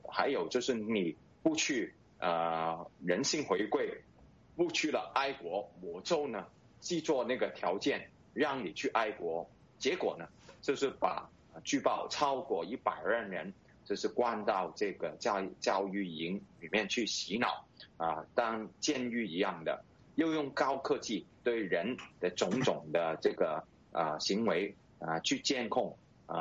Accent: Hong Kong; 我们香港人是要求你兑现承诺

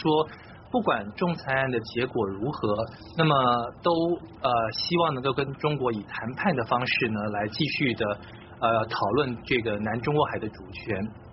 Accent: Taiwan; 这个台腔太重了，这样子我现在在台湾，我是台湾人好吗？

